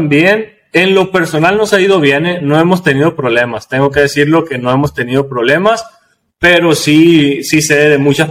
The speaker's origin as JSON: {"language": "Spanish", "region": "Sonora", "country": "Mexico", "said": "en México, yo soy de Sonora, estoy ubicado en Sonora"}